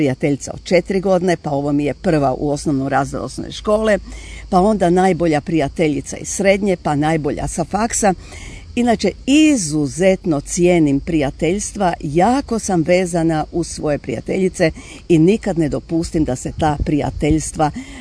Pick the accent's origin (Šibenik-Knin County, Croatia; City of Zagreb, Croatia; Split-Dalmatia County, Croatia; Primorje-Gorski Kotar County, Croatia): City of Zagreb, Croatia; Zagreb; Evo, ja sam rođena u Zagrebu, živjela sam najprije u centru, potom preselila na periferiju u Dubravu, koja je sada, eto, postaje gotovo i centar.